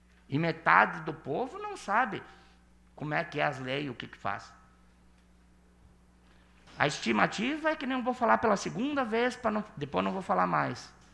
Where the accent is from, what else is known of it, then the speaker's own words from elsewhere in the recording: Rio Grande do Sul, Brazil; que vão falar aqui de gaúcho, já que nós somos gaúchos